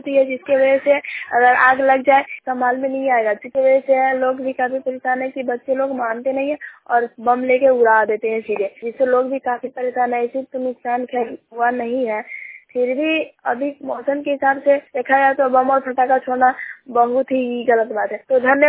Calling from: Shahbazpur, India; शाहबाजपुर पंचायत के शाहबाजपुर गांव से बोल रही हूँ।

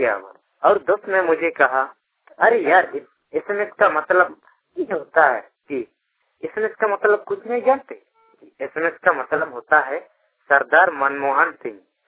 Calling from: Sonua, Jharkhand, India; गांव जाते प्रखंड गुदड़ी पोस्ट सोनुआ पश्चिम सिंहभूम के रहने वाले हूँ।

